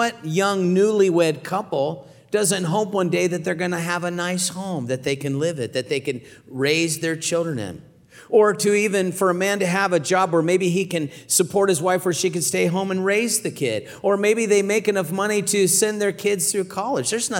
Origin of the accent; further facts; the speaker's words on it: Texas, United States; I mean, I'm from Texas. Everything is big in Texas.